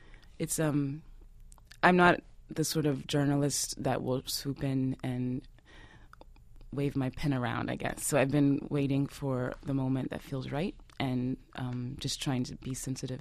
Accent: Houston, Texas, United States; also born or lived in Harlem; now in Louisiana, United States; I grew up in Houston.

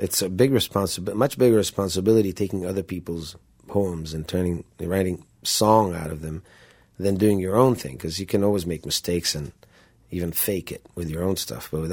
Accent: Israel; I come from the Mediterranean, from, you know, Jerusalem, Tel Aviv, all the different backgrounds that I and cultures that I've been exposed to in music

